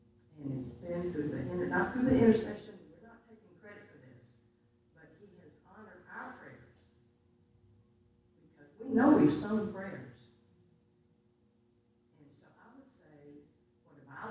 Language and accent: English; Selma, Alabama, United States; I was born and reared in Selma, and so Selma is my place.